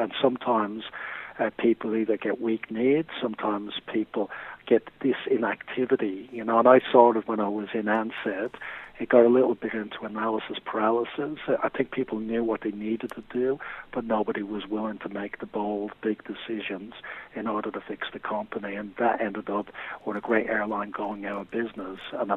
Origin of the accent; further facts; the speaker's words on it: Ireland; now in Australia; I think in Australia it's been a big advantage being Irish, because a lot of people have a lot of affinity towards Ireland